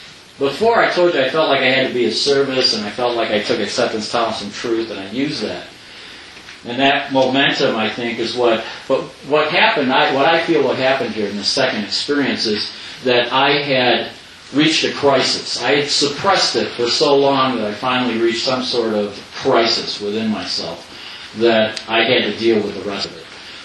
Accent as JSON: {"language": "English", "town": "Sedona", "region": "Arizona", "country": "United States", "tie": "born or raised there", "said": "Part of my younger years, I grew up in Sedona, Arizona."}